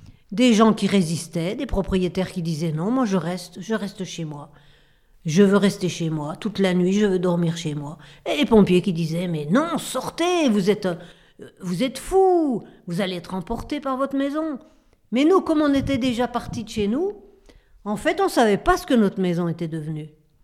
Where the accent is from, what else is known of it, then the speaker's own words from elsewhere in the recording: Saint-Martin, St. Martin; On est de Saint-Martin, on a un maire qui est à la mairie